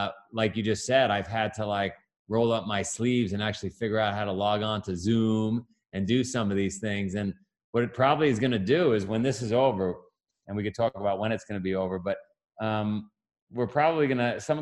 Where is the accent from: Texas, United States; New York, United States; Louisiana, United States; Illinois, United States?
New York, United States; Queens; It turns out he's from Queens. I'm from Queens.